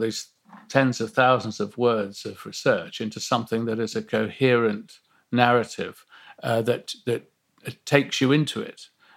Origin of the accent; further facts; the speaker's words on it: Nottingham, East Midlands, United Kingdom; growing up in Nottingham and going to university and working at the BBC.